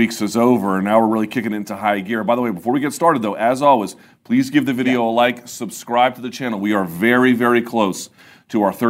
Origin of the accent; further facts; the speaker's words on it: Washington, District of Columbia, United States; the biggest MMA event of the weekend was UFC DC in my hometown